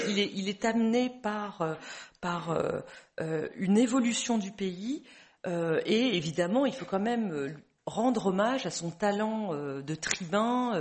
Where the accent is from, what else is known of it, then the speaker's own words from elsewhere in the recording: France; qui sont pour nous Français extrêmement intéressantes. Vous savez que chez nous en France